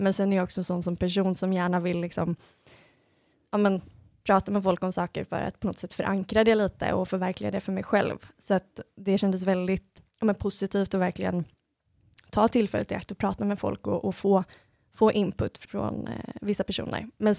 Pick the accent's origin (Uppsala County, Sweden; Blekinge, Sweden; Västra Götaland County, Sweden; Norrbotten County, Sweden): Västra Götaland County, Sweden; Gothenburg; moved away as an adult; now in Stockholm, Sweden; när vi skulle flytta upp till Stockholm från Göteborg då, där jag kommer ifrån för 1 år sedan som sagt